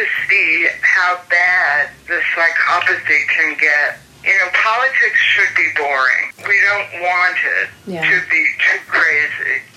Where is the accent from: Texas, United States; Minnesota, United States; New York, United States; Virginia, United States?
New York, United States; partly because I grew up in New York, which is a city where there are people of all colors.